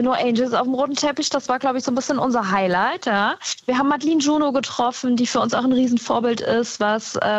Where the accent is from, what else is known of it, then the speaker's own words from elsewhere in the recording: Adenau, Rhineland-Palatinate, Germany; Also wir sind ja wirklich in der Eifel aufgewachsen, in der Kleinstadt. Ich zum Beispiel in Adenau, direkt am Nürburgring.